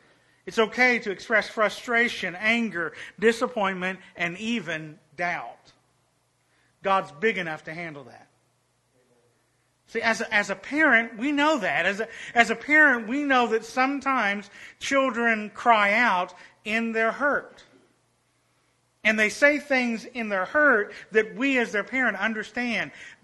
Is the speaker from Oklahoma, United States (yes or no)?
yes; Oklahoma, United States; he saw that I was from Oklahoma.